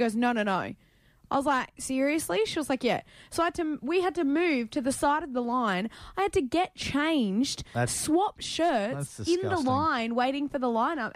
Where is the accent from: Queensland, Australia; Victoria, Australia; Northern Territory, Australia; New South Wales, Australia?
New South Wales, Australia; Sydney; Because I'm from Sydney.